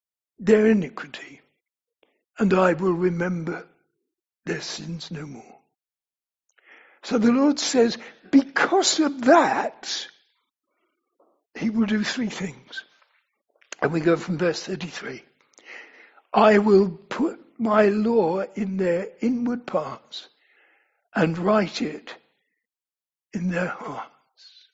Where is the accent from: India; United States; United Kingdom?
United Kingdom; England; So, we're English, I think everybody here, we're British.